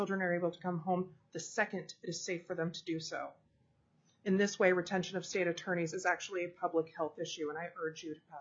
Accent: Anchorage, Alaska, United States; I am from Anchorage. This is my home.

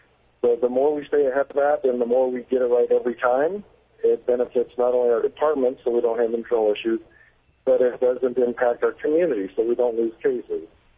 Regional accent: Ketchikan, Alaska, United States; I was born and raised in Ketchikan. I attended high school in Ketchikan and Kodiak. I attended college in Fairbanks and graduated from UAA in Anchorage in 92.

